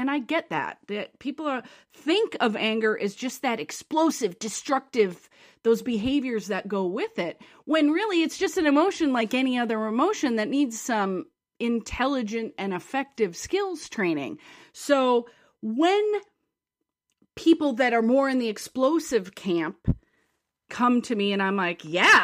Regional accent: Midwest, United States; also born or lived in Chicago / Ireland; I mean, I'm from the Midwest. I lived in Chicago and Ireland, and cursing is just very much a part of all of Wisconsin, Chicago, all those cultures.

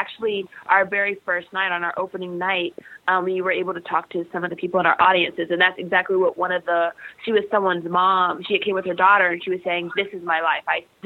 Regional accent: Dallas, Texas, United States; I grew up in Dallas, and suburbs of Dallas.

